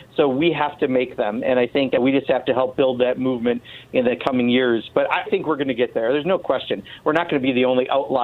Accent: Kenosha, Wisconsin, United States; because I heard the difference in Kenosha, Wisconsin, which happens to be my hometown, where we had this shooting occur

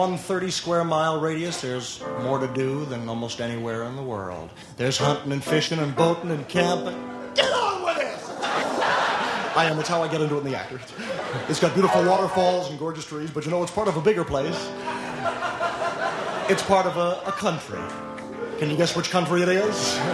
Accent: Sarasota, Florida, United States; the kids here to my left are the Anthemites. And we're from Sarasota, Florida.

